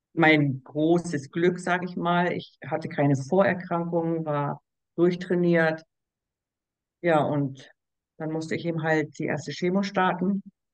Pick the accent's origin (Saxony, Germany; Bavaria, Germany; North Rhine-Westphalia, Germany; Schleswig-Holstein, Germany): Schleswig-Holstein, Germany; Ich komme ja aus dem Schleswig-Holstein und hier in Wedel, ein paar Kilometer weiter, haben wir eine Onkologie gehabt.